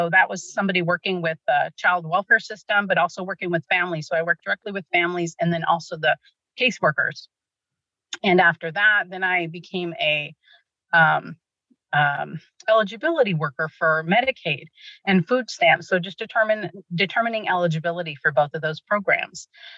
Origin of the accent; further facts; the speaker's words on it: Kearney, Nebraska, United States; So I was born and raised in Kearney, Nebraska. So not too far from Lexington.